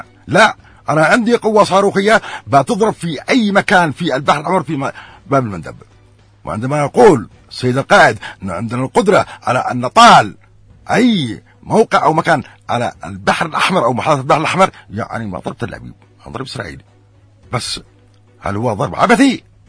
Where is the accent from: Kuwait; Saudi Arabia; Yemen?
Yemen; انا في بلدي، انا في يمني الكبير